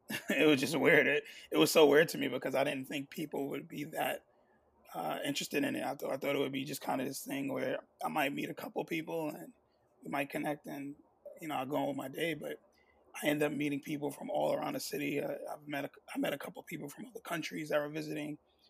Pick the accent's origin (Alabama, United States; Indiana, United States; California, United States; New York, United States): New York, United States; Brooklyn; also born or lived in Staten Island, United States; I'm from Brooklyn, but I went to school in Staten Island.